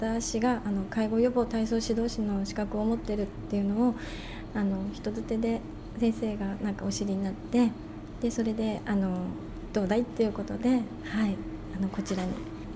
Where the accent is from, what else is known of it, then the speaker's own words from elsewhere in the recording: Soma, Fukushima, Japan; now in Aizu, Japan; 相馬から来ましたって言うと大変だったねっていうこと